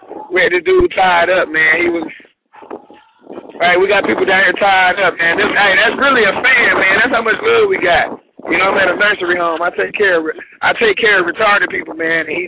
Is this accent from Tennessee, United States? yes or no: yes; Nashville, Tennessee, United States; now in Texas, United States; I'm from Nashville, Tennessee. Been doing comedy since I was about 13, man.